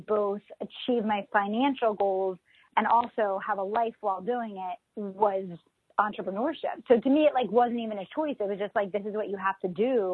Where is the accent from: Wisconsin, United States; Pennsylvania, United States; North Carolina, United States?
Pennsylvania, United States; West Chester; Westchester, Pennsylvania.